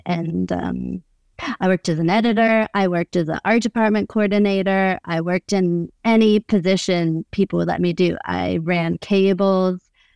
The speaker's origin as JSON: {"language": "English", "town": "Los Angeles", "region": "California", "country": "United States", "tie": "born or raised there", "said": "I guess I grew up in Los Angeles, and at 16, I started telling people I was a photographer"}